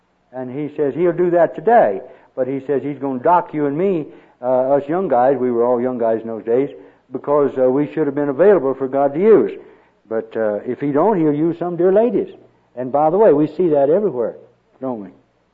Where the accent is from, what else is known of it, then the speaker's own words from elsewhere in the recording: the South, United States; Because I was raised in the South, and during the Depression, that's all we had was dark greens.